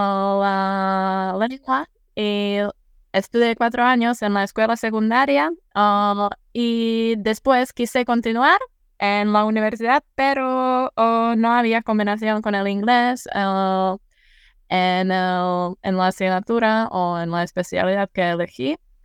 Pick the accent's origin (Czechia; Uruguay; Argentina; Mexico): Czechia; Spanish is a second language; soy de la República Checa, ahora vivo en Hradec-Králové, que es una ciudad pequeña, cerca de Praga, a una hora de Praga